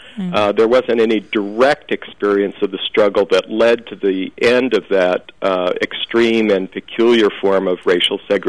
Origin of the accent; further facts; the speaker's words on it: Oakland, California, United States; he showed up in my hometown of Oakland, California